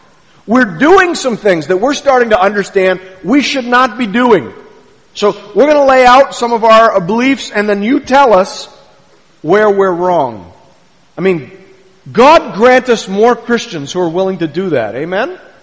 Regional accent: Canada; Do I believe that because I'm Canadian?

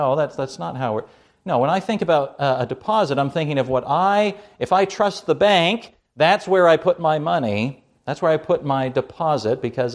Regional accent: Canada; accent: Canadian; Sorry, that's my Canadian accent.

